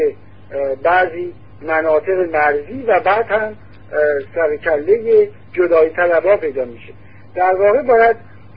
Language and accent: Persian; Iran; ما همه ایرانی هستیم